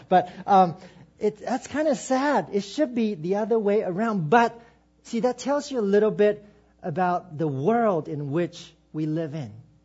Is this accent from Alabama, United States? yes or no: no; Lynnwood, Washington, United States; I'm from Linwood. I live in Linwood.